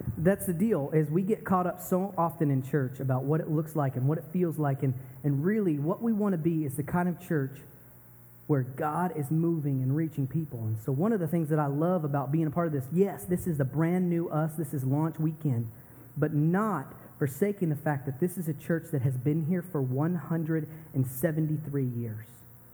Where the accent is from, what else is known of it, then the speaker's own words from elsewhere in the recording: Fort Worth, Texas, United States; And that's my pastor for my church back home. I'm from Fort Worth, Texas.